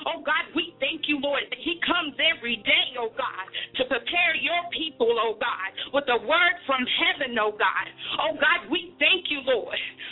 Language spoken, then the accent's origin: English; Greenville, South Carolina, United States; Greenville, South Carolina.